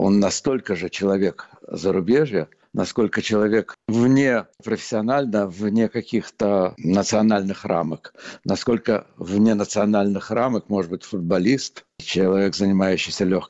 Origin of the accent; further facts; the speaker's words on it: Russia; moved away as an adult; Я уехал из России, мне было немногим больше 20.